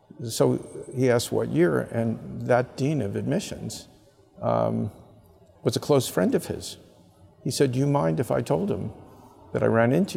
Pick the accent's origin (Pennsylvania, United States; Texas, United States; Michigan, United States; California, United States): Pennsylvania, United States; Philadelphia; So I said, well, why don't we open stores all over Pennsylvania? Because I was from Philadelphia.